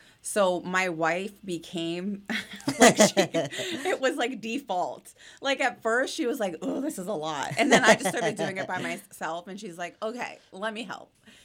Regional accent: Allentown, Pennsylvania, United States; I was actually born and raised in Lehigh Valley.

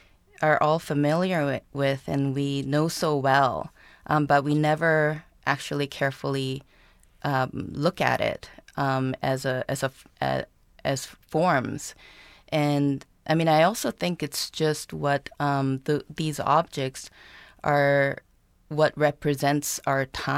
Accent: South Korea; moved away as an adult; now in Lawrence, United States; I'm originally from Korea. I came to US in 98 to study painting and printmaking at Rhode Island School of Design.

